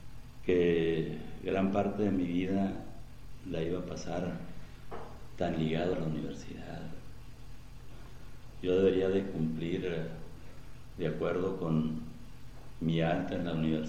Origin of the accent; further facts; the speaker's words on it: Mexicali, Baja California, Mexico; also born or lived in Culiacán; Bueno, yo soy originario de Culiacán, Sinaloa. Pero mis padres me trajeron aquí a la edad de 4 años. Mis primeros años los viví en el ejido Chiapas, Baja California, aquí en el Valle de Mexicali.